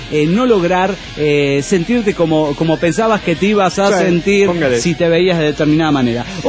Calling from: Hermosillo, Sonora, Mexico; de Hermosillo, Sonora, México.

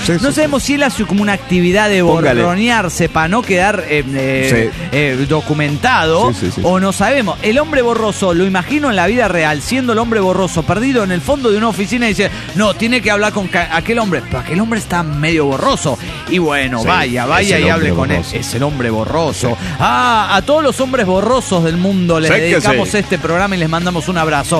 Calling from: Santander, Cantabria, Spain; que soy de Santander, que soy de España.

